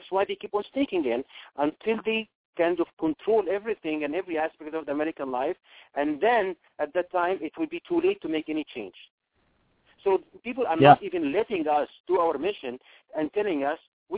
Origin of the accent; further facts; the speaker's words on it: Egypt; I'm from Egypt.